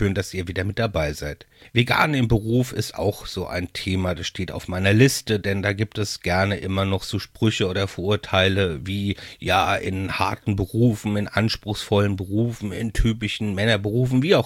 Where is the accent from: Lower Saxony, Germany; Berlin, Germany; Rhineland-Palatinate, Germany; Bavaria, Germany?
Rhineland-Palatinate, Germany; Mainz; letztendlich in meiner Heimatstadt Mainz.